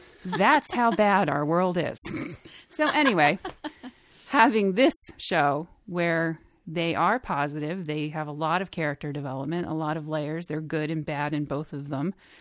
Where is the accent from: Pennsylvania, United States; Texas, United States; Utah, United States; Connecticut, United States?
Pennsylvania, United States; Philadelphia; And I grew up in Philadelphia, so I have seen a few Broadway shows, but those were as kids and I moved away.